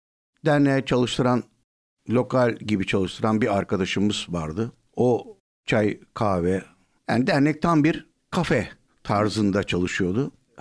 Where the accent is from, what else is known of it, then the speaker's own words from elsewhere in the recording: Edirne, Turkey; Edirne'de doğdum. İlkokul, ortaokul ve üniversiteyi Edirne'de okudum.